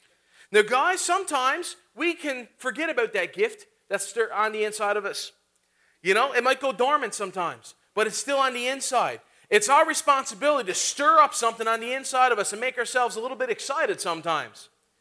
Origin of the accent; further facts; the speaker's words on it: Canada; I am a Canadian boy.